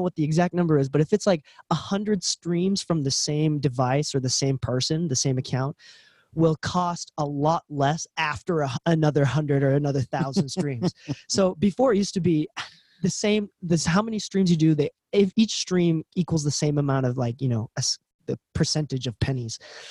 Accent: Chicago, Illinois, United States; I'm from Chicago

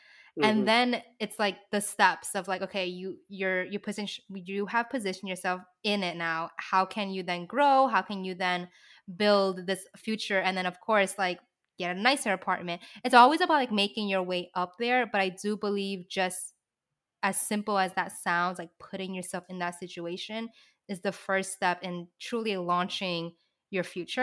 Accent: New York City, New York, United States; I feel like, well, first of all, I grew up in the Lower East Side. So, you know, hey. Shout out to the LES.

